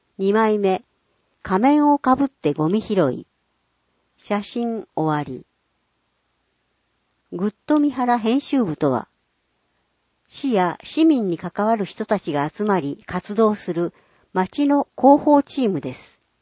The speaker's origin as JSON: {"language": "Japanese", "town": "Christchurch", "region": "Canterbury", "country": "New Zealand", "tie": "born or raised there", "said": "ガーデンシティ、田園都市として知られる私の故郷、クライストチャーチ市には、たくさんの種類の花が鑑賞できる広い公園や庭園があり"}